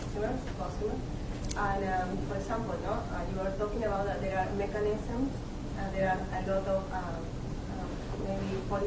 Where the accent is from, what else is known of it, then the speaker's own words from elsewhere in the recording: Peru; English is a second language; I'm from Peru, and I'm a student.